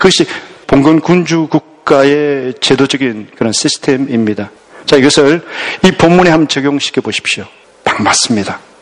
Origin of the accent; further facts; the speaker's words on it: South Korea; 한국에서 온 영어도 어렵지 않게 하는 신학생으로서